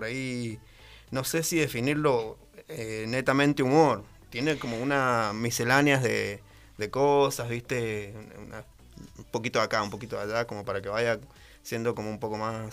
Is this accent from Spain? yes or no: no; Caucete, San Juan, Argentina; also born or lived in Jáchal; viví mucho tiempo en Caucete y sin embargo, es como que no me puedo olvidar que de donde nací. Siempre digo que soy de Hachal, en realidad, aunque he pasado mucho. Soy 50% caucetero y 50% hachalero, aunque haya vivido 6 años nada más en Hachal.